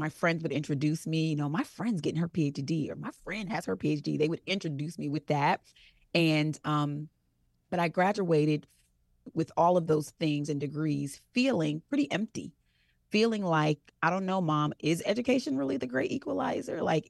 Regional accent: Jamaica; And I'm Jamaican.

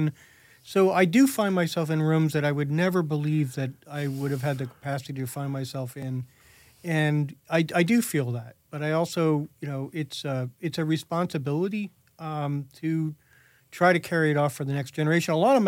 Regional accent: Bethlehem, Pennsylvania, United States; I grew up in Bethlehem, Pennsylvania.

